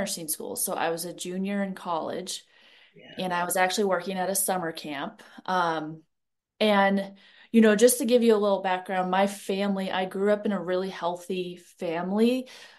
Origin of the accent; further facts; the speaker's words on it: Cleveland, Ohio, United States; and I am originally from Ohio, from about Cleveland area, born and raised, Buckeye fan. And so I lived most of my life in Ohio.